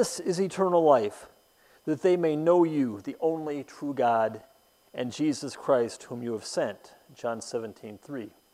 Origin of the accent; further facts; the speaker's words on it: San Diego, California, United States; also born or lived in Groton, Connecticut; I was born in Groton, Connecticut, that I graduated from high school in San Diego, California